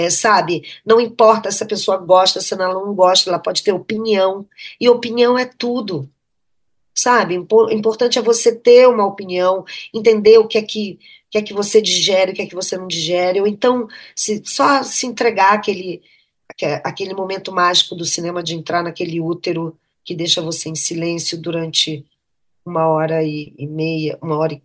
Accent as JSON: {"language": "Portuguese", "town": "Belém", "region": "Pará", "country": "Brazil", "tie": "born or raised there", "also_born_or_lived": "Abaetetuba", "said": "eu nasci em Abaetetuba, fui criada em Belém do Pará."}